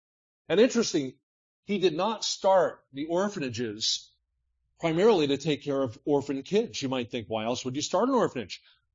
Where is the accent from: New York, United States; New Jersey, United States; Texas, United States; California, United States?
New Jersey, United States; We were growing up in South Jersey. Philadelphia was 20 minutes away, and so we had a lot of Italian influence in our area.